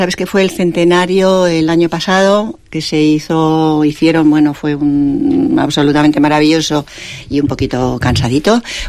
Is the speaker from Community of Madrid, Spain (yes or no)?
yes; Madrid, Community of Madrid, Spain; born or raised there; also born or lived in Santander